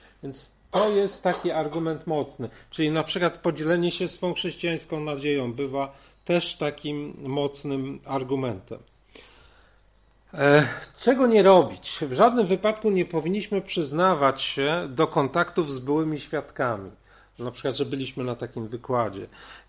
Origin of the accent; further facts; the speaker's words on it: Toruń, Kuyavian-Pomeranian Voivodeship, Poland; w Toruniu, skąd pochodzę